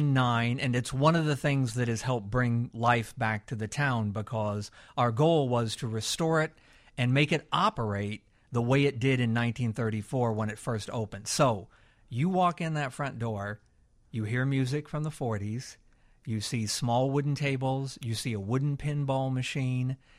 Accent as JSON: {"language": "English", "town": "Cuba", "region": "Illinois", "country": "United States", "tie": "born there", "lives_now": "Atlanta, United States", "said": "I was born in Cuba, Illinois."}